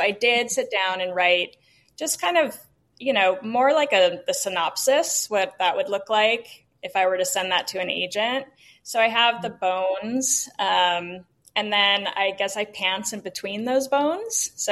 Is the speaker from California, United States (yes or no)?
yes; Newport Beach, California, United States; I grew up in Newport Beach, California.